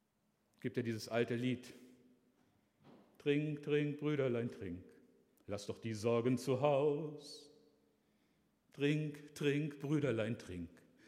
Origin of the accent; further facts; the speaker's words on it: Harz, Germany; born there; ich komme aus dem Harz gebürtig